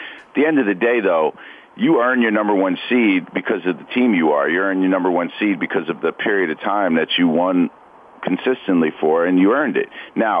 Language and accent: English; New York City, New York, United States; But my pitch, like, I grew up in New York City.